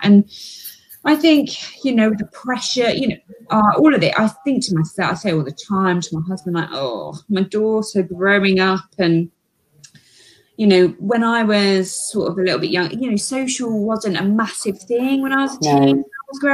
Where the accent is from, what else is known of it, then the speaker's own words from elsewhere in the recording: East of England, United Kingdom; because I'm originally from Essex.